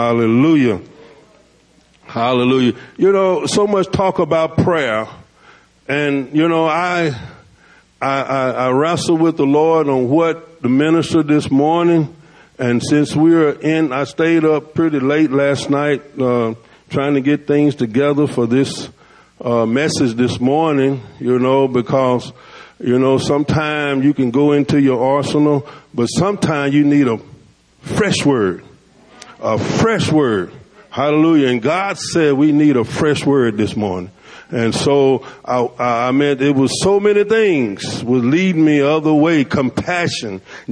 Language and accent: English; Camden, United States; I was born and raised in Camden. I'm a just old country preacher